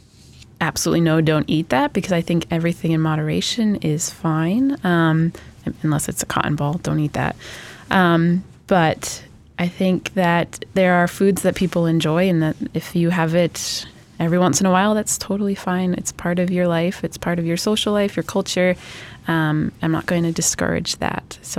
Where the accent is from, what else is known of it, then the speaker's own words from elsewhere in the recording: Rhode Island, United States; so I'm from Rhode Island. I was born and raised there.